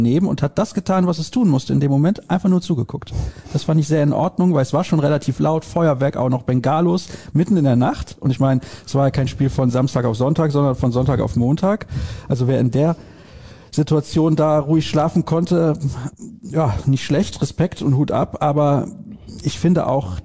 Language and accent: German; Solingen, North Rhine-Westphalia, Germany; Die Hörer wissen das ja, ich komme aus Solingen.